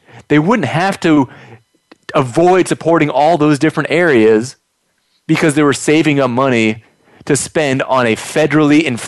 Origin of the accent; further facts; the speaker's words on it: Maryland, United States; my home state of Maryland.